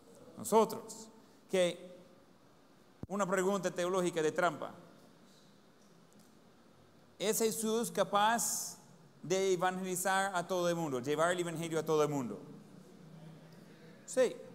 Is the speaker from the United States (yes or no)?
yes; Ohio, United States; Spanish is a second language; now in Cojutepeque, El Salvador; Yo no soy de Cojutepeque, originalmente. Soy de Ohio.